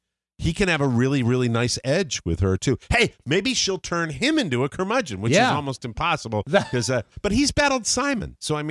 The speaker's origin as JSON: {"language": "English", "region": "New England", "country": "United States", "tie": "born or raised there", "said": "Just how very important that act was growing up in New England."}